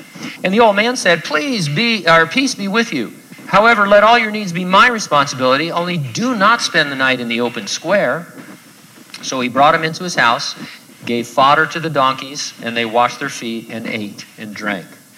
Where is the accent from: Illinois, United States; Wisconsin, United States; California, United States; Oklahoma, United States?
California, United States; San Bernardino; I grew up in San Bernardino. I lived there my whole life